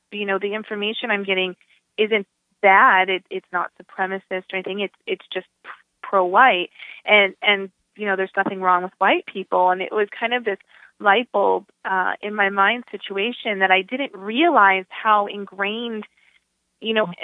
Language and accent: English; Southwest, United States; And again, I grew up in the Southwest, so I was born in, you know, I was raised in a time when it was still majority white